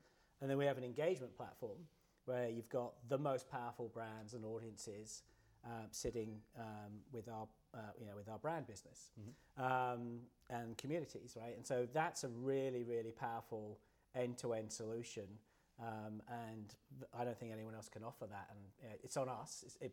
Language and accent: English; England, United Kingdom; moved away as an adult; now in United States; I'm English. but I do live in the States. I came to the States 20 years ago in July.